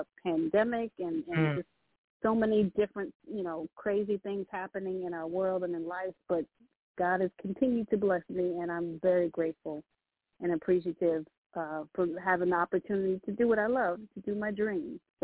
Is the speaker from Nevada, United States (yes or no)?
no; Virginia Beach, Virginia, United States; I was originally from Virginia Beach, but right now, you know, I reside in the right outside of the Northern Virginia area out of DMV.